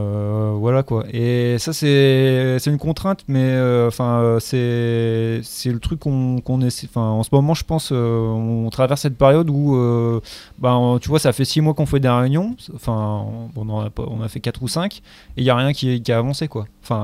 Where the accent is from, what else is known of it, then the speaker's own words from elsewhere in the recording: Arras, Hauts-de-France, France; je suis né à Arras, quoi. Donc, toute ma jeunesse, mon adolescence, je l'ai passé à essayer de chercher des endroits cool aussi dans la ville, quoi.